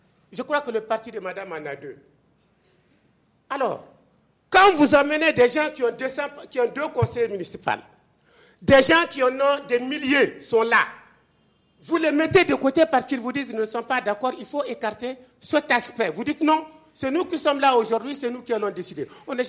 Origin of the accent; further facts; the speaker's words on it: Mali; Je suis du Mali. Je suis à l'intérieur. Nous avons des parents à l'intérieur.